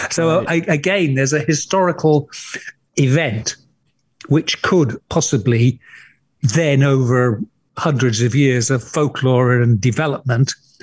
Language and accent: English; Scarborough, Yorkshire and the Humber, United Kingdom; And they landed at a town called Scarborough, my hometown